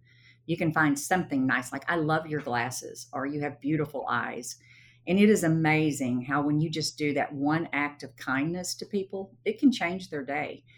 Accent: Sherman, United States; So I stayed in my hometown of Sherman, and I took the only job available

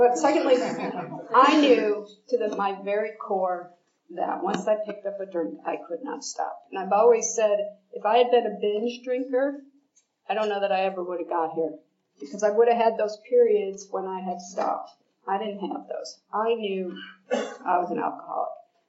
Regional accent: Chicago, Illinois, United States; I lived in Chicago. I'm Irish Catholic from Chicago, so I come by this disease honestly.

